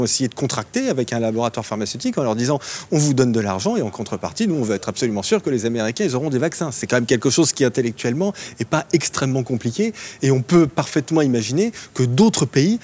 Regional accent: France; en tant que Français

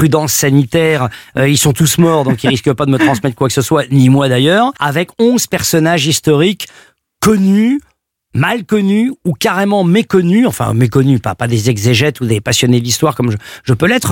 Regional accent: Paris, Île-de-France, France; des quartiers dans lesquels j'ai grandi, à Paris, le quartier du Marais

